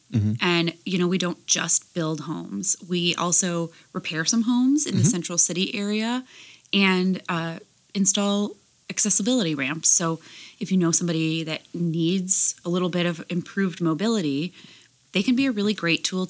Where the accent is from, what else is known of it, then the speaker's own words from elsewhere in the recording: Chicago, Illinois, United States; Well, I'm originally from Chicago.